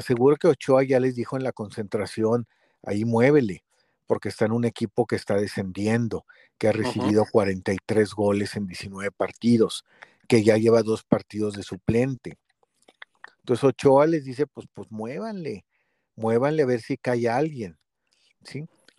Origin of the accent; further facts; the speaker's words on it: Mexico; como mexicanos que gane México